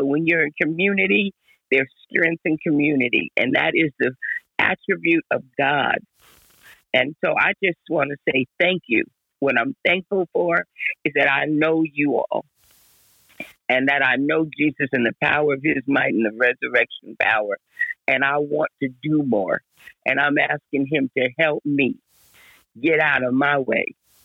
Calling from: Los Angeles, California, United States; I am tapping in from Los Angeles, California

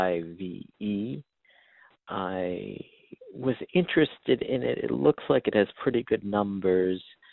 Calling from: New York, United States; Hi, Steve or Justin. … I'm from New York.

